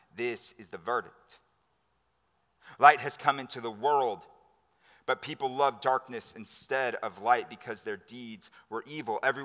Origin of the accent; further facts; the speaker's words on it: Texas, United States; like I'm a Texan, so like I got to balance those two things.